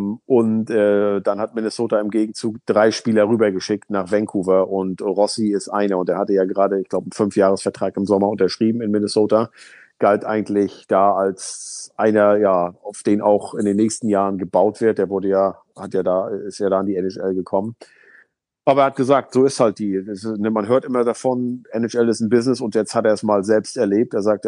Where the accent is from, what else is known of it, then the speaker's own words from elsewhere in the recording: Northern Germany, Germany; Also mir als Norddeutschem ist es bekannt.